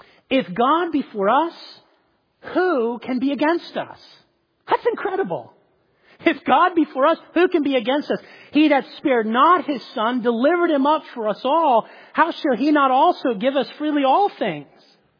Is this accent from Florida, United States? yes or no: yes; Florida, United States; I grew up in Florida. Sandy places are nice places to live.